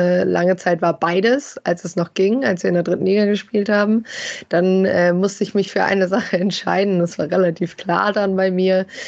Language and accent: German; Bielefeld, North Rhine-Westphalia, Germany; Ja, ich bin ja aufgewachsen. Also ich komme aus Bielefeld, habe hier fast ununterbrochen gelebt, sagen wir so.